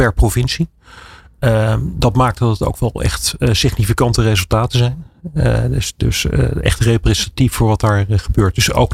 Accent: Netherlands; En misschien is het omdat wij als Nederlanders te veel gewend zijn dat de overheid toch wel voor je zorgt.

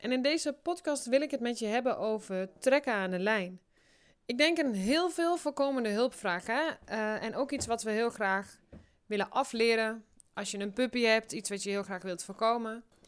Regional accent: Drenthe, Netherlands; ik ben opgegroeid in Drenthe. Een heel klein dorpje. En dan ook nog buitenaf, het dorp, zeg maar. En echt in de bush een beetje.

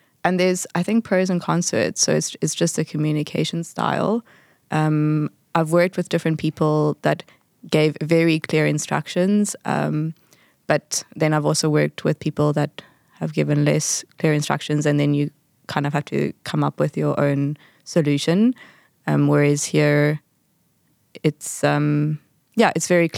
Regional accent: South Africa; Maybe I can draw on just being a South African. We have a lot of different cultures and we have different languages in our country.

